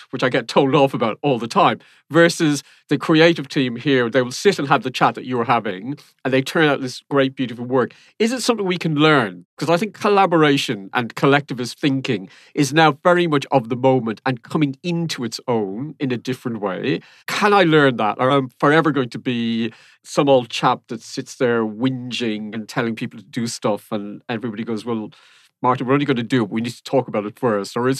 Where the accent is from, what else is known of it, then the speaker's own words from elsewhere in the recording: Ireland; I'm Irish. The Irish are always harsh on themselves, mainly because other people are harsh on us first.